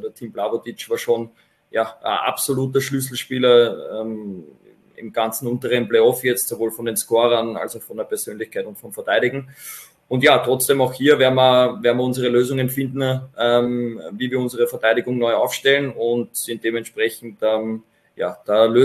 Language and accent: German; Vienna, Austria; now in Ried, Austria; Als Wiener, bevor ich nach Ried gekommen bin